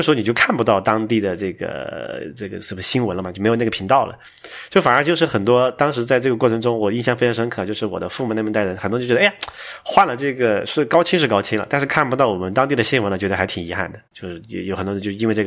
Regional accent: China; 可能我来自一个小西部，中国西部的小县城嘛

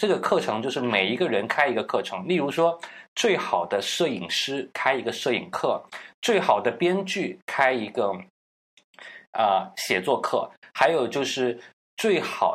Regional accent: Guangdong, China; 我是广东人嘛，大家也都知道，就广东人普通话也不是特别标准，

